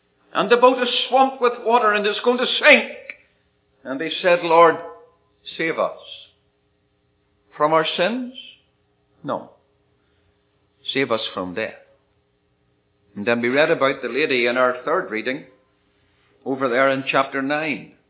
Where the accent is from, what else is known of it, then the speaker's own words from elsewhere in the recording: Northern Ireland, United Kingdom; I was born in Ireland. My passport says I'm British. And three quarters of my family history is Scottish. So you can be a real mixture if you come from Ireland.